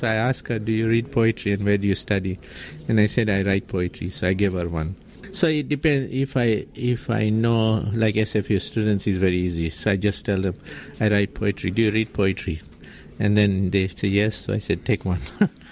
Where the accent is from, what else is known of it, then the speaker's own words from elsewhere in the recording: Tanzania; when I grew up in Tanzania, I was born in 1948, so I started schooling in 1954.